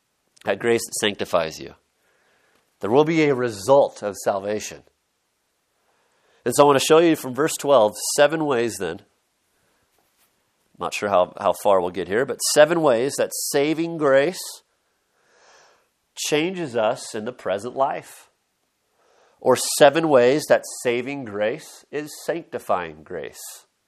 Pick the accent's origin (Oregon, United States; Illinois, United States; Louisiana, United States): Oregon, United States; You know, we used to have these fun centers where I grew up in Western Oregon.